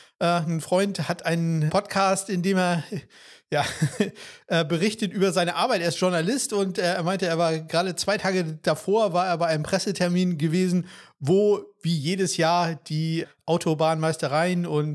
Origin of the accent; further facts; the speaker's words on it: Northern Germany, Germany; als Norddeutscher hat man das nicht so häufig.